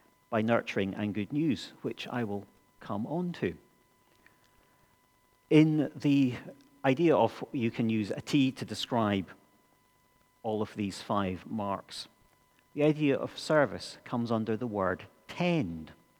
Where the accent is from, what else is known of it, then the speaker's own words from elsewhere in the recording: Tain, Scotland, United Kingdom; when I was growing up in Tain in the Highlands, I think I was probably fairly sure who in the church and who in the community round about, who the proper Christians were.